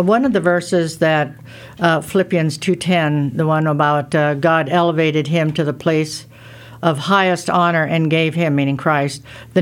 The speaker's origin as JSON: {"language": "English", "region": "Iowa", "country": "United States", "said": "I mean, you know, I'm from Iowa. I'm real simple like this."}